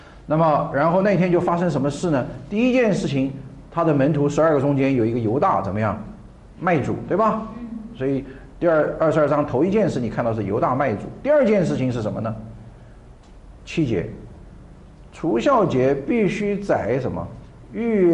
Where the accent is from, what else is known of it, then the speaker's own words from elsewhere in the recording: China; 跟我们中国人一样，我们也过年，我们也吃这个年夜饭。